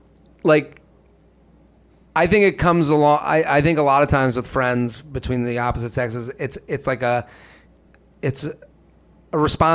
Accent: Massachusetts, United States; now in New York City, United States; we're all from the Boston area.

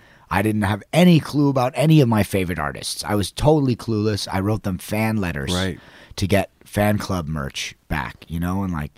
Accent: San Diego, California, United States; Yeah, basically, growing up in San Diego with Orko

